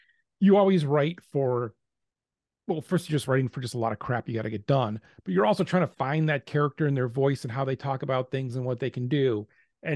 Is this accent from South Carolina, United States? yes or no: no; Cleveland, Ohio, United States; it was about bringing a character that we knew from growing up in Cleveland of like, there's this guy, Joe, we worked with.